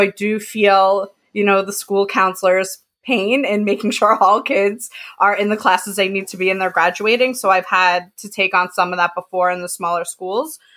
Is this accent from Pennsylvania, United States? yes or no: no; Brooklyn, New York, United States; So a little bit about me. I'm from Brooklyn, and I've worked in so many different schools